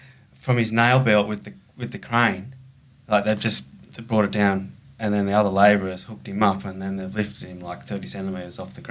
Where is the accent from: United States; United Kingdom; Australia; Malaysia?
Australia; Hobart, Tasmania; I'm from Tasmania and from Hobart